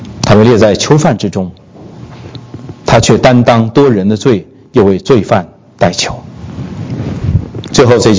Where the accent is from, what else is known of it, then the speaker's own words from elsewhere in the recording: China; 包括今天我们中国人，极多的中国人都有机会认识耶稣，有机会得救。